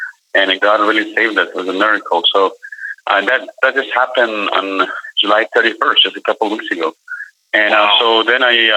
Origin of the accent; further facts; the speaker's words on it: Iran; English is a second language; moved away as an adult; I was born and raised in Iran as a Muslim myself, and 13 years ago, I gave my heart to Jesus.